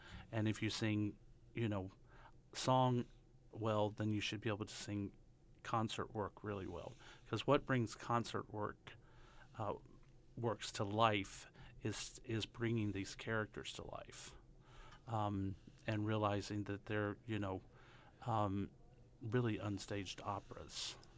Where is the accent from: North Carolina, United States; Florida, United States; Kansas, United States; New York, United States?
North Carolina, United States; High Point; accent: Southern; Yeah, well, I grew up in North Carolina. I have a hand of Southern accent, you may have heard.